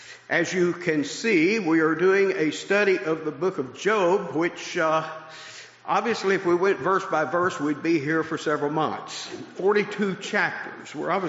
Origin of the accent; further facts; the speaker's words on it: Texas, United States; also born or lived in Wyoming; Let me tell you a little bit about myself and my wife … We are both from Texas originally, went in strange directions since then